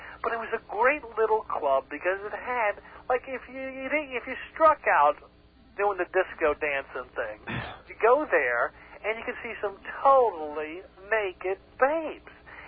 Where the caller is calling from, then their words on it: Rocky Point, New York, United States; I'm calling from Rocky Point at some Burger King.